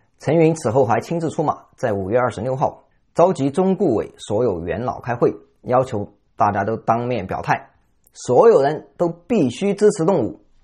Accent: China; 我们中国人小时候都要学一篇课文

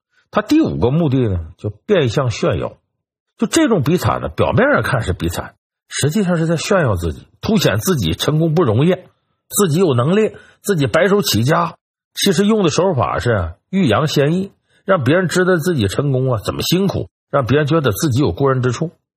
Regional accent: China; 我们中国人咱不客气点说

